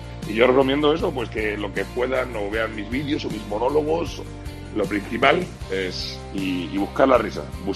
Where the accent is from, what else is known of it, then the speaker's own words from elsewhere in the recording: Albacete, Castilla-La Mancha, Spain; La verdad que somos muchos cómicos albaceteños, cómicos de toda España, pero es que albaceteños hay un montón